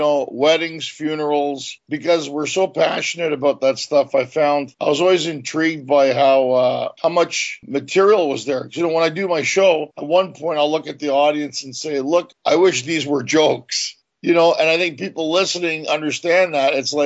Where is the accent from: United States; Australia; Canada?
Canada; I grew up in Canada, so my friends growing up were Italian, Japanese, Indian, Jamaican.